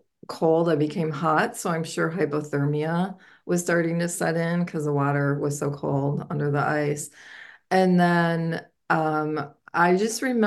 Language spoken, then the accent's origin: English; Michigan, United States; I actually was 6 years old and I grew up in Michigan